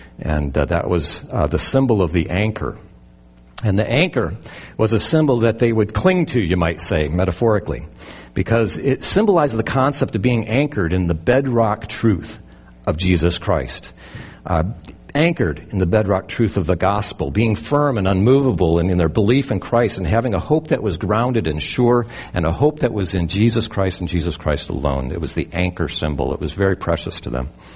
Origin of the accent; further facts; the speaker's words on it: Great Lakes, United States; You know, I grew up in the Great Lakes. My family had a house on the water, and my parents had a boat